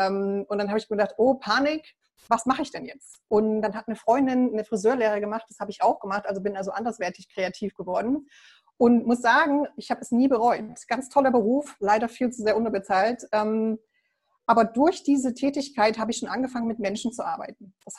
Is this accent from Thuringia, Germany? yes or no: yes; Thuringia, Germany; Ich bin auf dem Dorf aufgewachsen, ja, im ländlichen Thüringen.